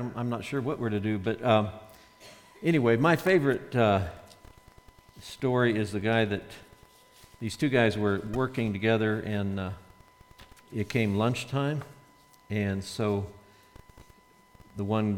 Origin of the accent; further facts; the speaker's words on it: Nebraska, United States; also born or lived in Alabama; I grew up in Nebraska, but I lived 29 years in Alabama, so anyway, I got spoiled.